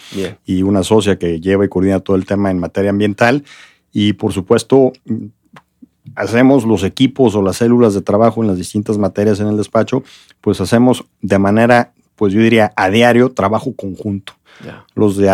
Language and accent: Spanish; Mexico; como mexicanos